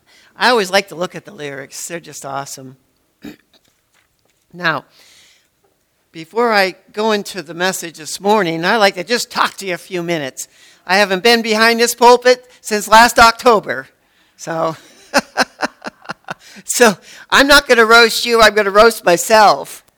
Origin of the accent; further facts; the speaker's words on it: Erie, Pennsylvania, United States; I was born and raised in Erie, so if you take me to Erie, I can get around.